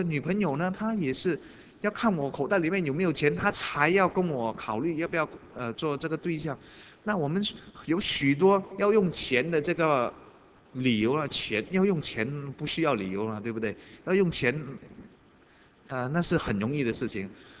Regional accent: Singapore; 我们新加坡人呢，他们叫一些富人呢，有时候叫得不好听了

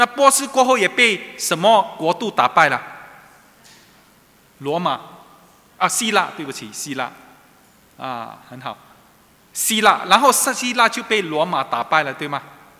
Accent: Singapore; 今天我们新加坡人很厉害啊

